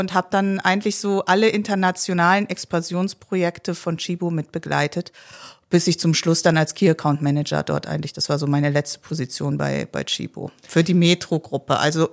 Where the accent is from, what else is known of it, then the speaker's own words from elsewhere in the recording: North Rhine-Westphalia, Germany; also born or lived in Poland; Aufgewachsen bin ich im Rheinland, bin aber gebürtige Polin, bin mit 5 Jahren nach Deutschland mit meinen Eltern.